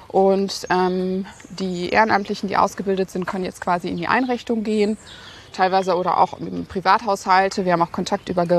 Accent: North Rhine-Westphalia, Germany; ich bin aus Nordrhein-Westfalen

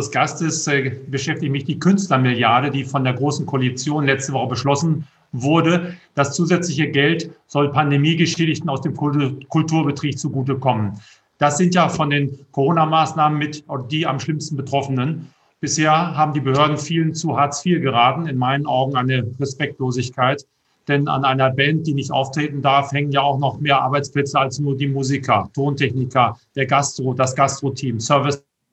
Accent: Lower Saxony, Germany; Habe gesehen, in meiner Heimat Ostfriesland wollten Sie auch demnächst auftreten.

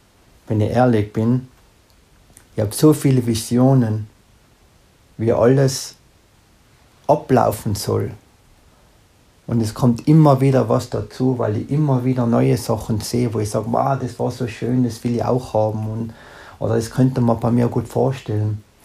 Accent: Nassereit, Tyrol, Austria; wie man bei uns in Tirol sagt, grüß dich. … komme aus dem schönen Tirol, genau aus Nassereit. Das ist eine kleine Gemeinde in der Nähe vom Fernpass.

